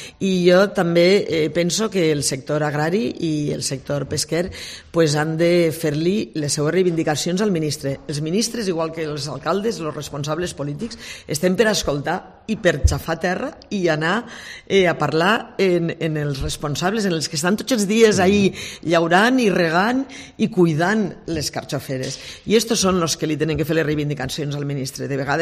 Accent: Valencian Community, Spain; No a la meua comarca, aquí al Baix Maestrat, no tenim fàbriques de taulells

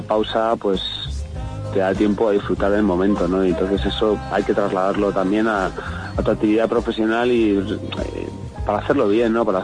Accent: Madrid, Community of Madrid, Spain; Soy madrileño y me crié en un barrio de Madrid que se llama Luche, y así tengo el acentazo que tengo.

